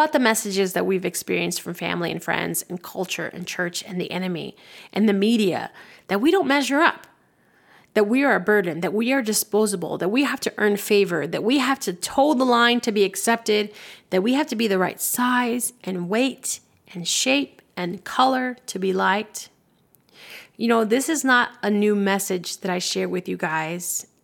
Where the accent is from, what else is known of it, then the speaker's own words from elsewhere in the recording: New York City, New York, United States; I grew up in New York City, which houses millions and millions of people.